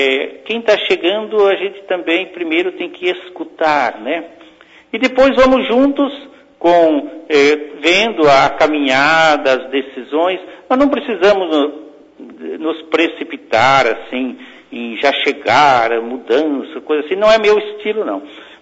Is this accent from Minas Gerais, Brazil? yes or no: no; Santa Catarina, Brazil; born there; also born or lived in Paraná; now in Porto Alegre, Brazil; você falou que sou bispo gaúcho, mas na realidade eu sou mais paranaense. Eu sou catarinense de nascimento. Trabalhei muitos anos no Paraná, em Curitiba, também em Francisco Beltrão, e agora estou aqui em Porto Alegre